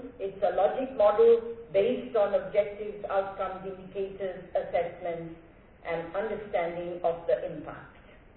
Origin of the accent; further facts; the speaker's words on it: England, United Kingdom; moved away as an adult; What drives me? I come from England. I was an Office for Standards in Education inspector some 17 years ago.